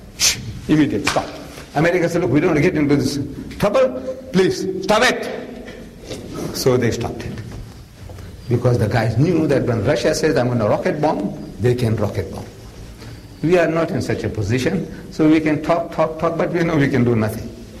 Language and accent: English; South Africa; He found out we are from South Africa.